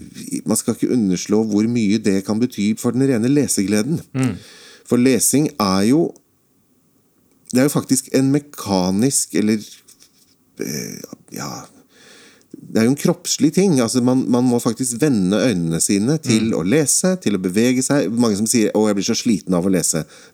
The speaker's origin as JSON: {"language": "Norwegian", "region": "Oslo", "country": "Norway", "tie": "born or raised there", "said": "jeg vokste opp på Grorud, rett ved Grorud jernbanestasjon."}